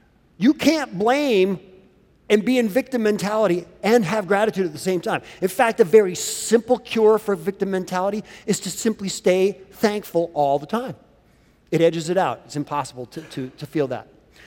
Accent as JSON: {"language": "English", "region": "the South", "country": "United States", "said": "I'm from the South, and we have a phrase in the South that says"}